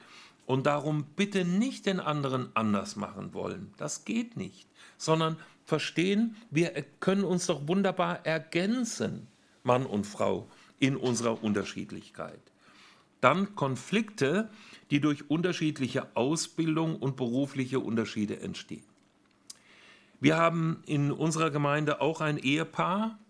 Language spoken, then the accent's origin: German; Hesse, Germany; Ich komme ja aus Nordhessen. Aus der Nähe von Kassel. Meine Eltern waren ganz einfache Handwerkers- und Bauersleute, Nebenerwerbslandwirtschaft.